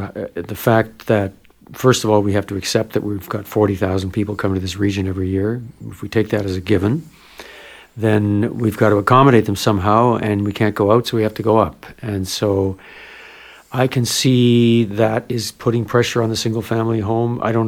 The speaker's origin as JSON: {"language": "English", "town": "Vancouver", "region": "British Columbia", "country": "Canada", "tie": "born or raised there", "said": "I grew up in Vancouver."}